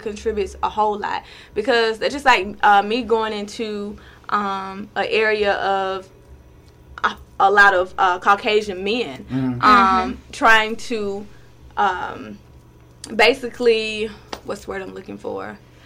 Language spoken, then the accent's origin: English; Pittsview, Alabama, United States; I'm from Pittsview, Alabama.